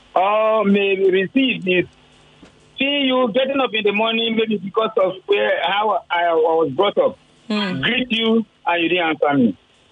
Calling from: Yaba, Lagos, Nigeria; from Sabo Yaba.

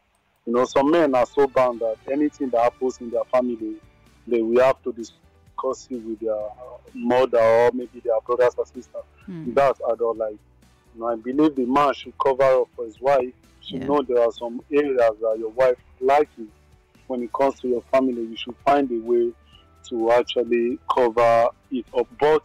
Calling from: Czechia; English is a second language; From Czech Republic.

